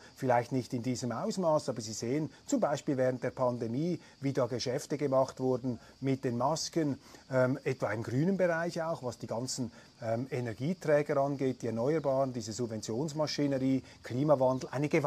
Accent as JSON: {"language": "German", "country": "Switzerland", "said": "also ich bleibe noch etwas vorsichtig da als Schweizer mit meiner Außenperspektive."}